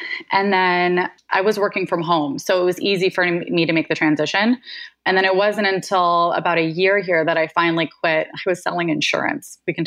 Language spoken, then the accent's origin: English; San Diego, California, United States; moved away as an adult; now in New York, United States; Yes, born and raised in San Diego. I left San Diego for, I don't know, 5 seconds a few times, but always kind of went back there, and then I finally made the move out to New York a few years ago.